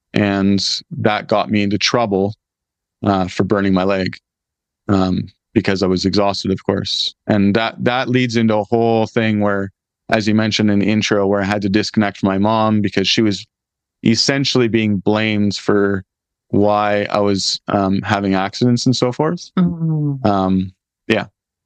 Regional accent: Canada; But I was working as a Canadian in the California desert in Gilman Hot Springs

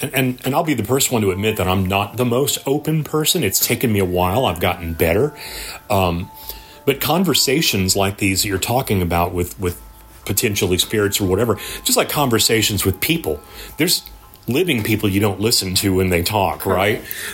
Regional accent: San Antonio, Texas, United States; the Haunted Dollhouse Museum right here in my hometown of San Antonio, Texas.

